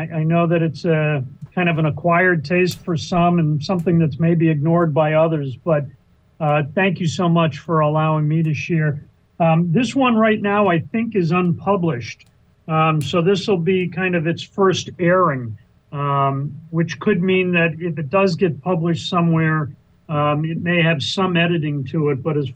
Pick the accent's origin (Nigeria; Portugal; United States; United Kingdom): United States; Springfield, Massachusetts; And I grew up in Springfield, Mass, a huge Johnny Unitas fan.